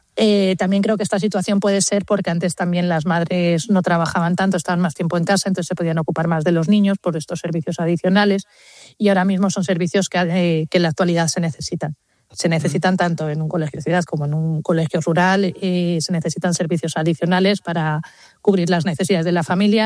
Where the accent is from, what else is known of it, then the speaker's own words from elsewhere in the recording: Castile and León, Spain; Yo vivo en un pueblo de Segovia y yo de pequeña iba, bueno, yo soy del año 86, de pequeña iba a un cole rural aquí en mi pueblo